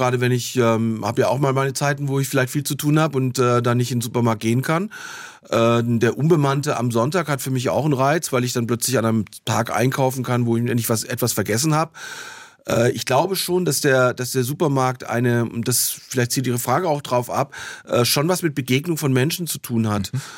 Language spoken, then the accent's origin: German; Stuttgart, Baden-Württemberg, Germany; born there; Ich bin in Stuttgart geboren, man hört es mir nicht mehr an. Ich habe keinen Dialekt mehr, aber bin schon auch sozialisiert.